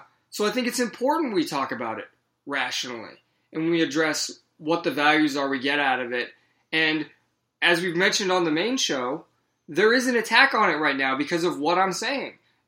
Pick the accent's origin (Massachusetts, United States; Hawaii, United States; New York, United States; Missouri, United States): Massachusetts, United States; Boston; there's these Antifa protests going on in Boston, you know, my hometown where the Patriots are from.